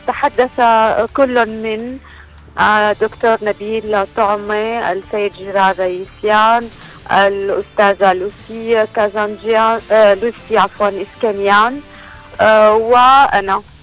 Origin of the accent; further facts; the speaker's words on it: Syria; لنأخذ كسوريين يعني في سوريا